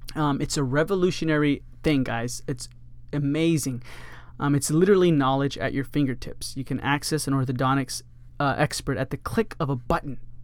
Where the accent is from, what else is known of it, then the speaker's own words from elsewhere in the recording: Houston, Texas, United States; I'm originally from Texas, near Houston, or pretty much Houston, Texas.